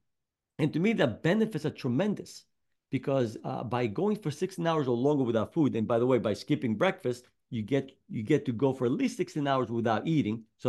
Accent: Greece; A little background, I was actually born and raised on the Greek island. So I was raised on the Mediterranean diet.

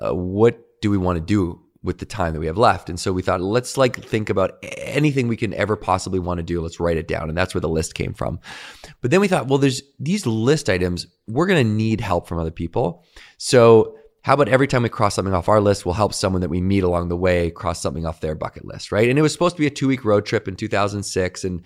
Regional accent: Victoria, British Columbia, Canada; growing up in Victoria, rugby was a huge thing.

